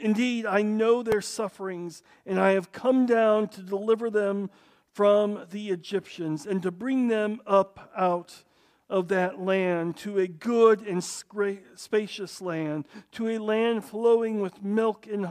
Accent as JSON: {"language": "English", "region": "Arkansas", "country": "United States", "said": "I'm originally from Arkansas. We have towns named Toadsuck, Booger Holler, and Goobertown."}